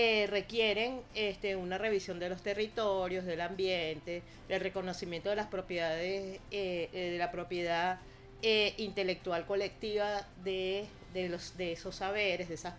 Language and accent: Spanish; Venezuela; eso forma parte de la vida diaria de todos nosotros como venezolanos